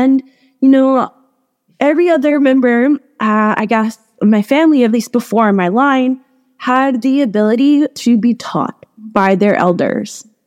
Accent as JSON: {"language": "English", "country": "Venezuela", "moved": "yes", "said": "my home country. My grandmother can tell you all the plants and their medicinal uses. And when I had to leave Venezuela because we had a coup in 2002"}